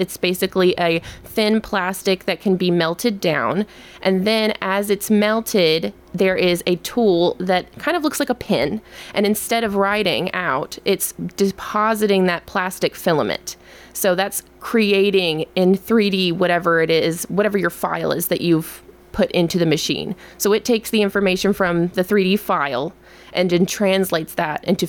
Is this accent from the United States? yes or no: no; Lebanon; And I grew up in Lebanon and I didn't even consider going to the public library.